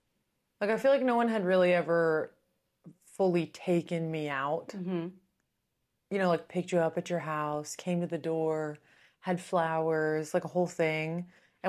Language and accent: English; Kentucky, United States; And I grew up in Kentucky, which is an hour from there, so no one could even pick me up.